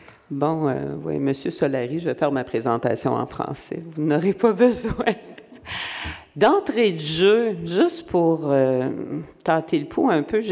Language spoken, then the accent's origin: French; Quebec, Canada; accent: Quebec French; Malgré mon accent québécois, si vous savez ce que c'est, on va réussir à se comprendre